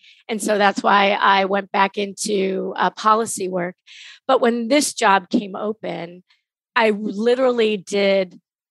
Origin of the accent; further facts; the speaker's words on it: Ohio, United States; You know, I grew up in Northeast Ohio.